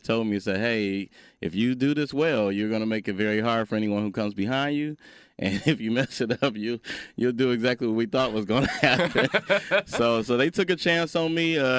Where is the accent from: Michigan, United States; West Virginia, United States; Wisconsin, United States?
Michigan, United States; Detroit; growing up in Detroit, Michigan, I had never known an engineer, didn't know what engineers did.